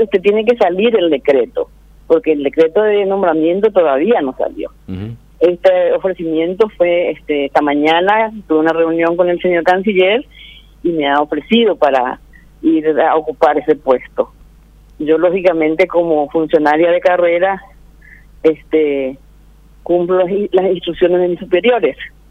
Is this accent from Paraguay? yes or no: yes; Pedro Juan Caballero, Amambay, Paraguay; De que soy el Pedro Juan Caballero.